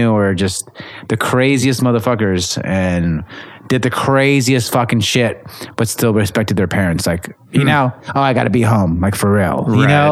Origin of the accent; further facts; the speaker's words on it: Los Angeles, California, United States; But yeah, growing up in LA, I grew up in East LA, a lot of Mexicans, Hispanics, right? A lot of Asian people. Wasn't the nicest neighborhoods.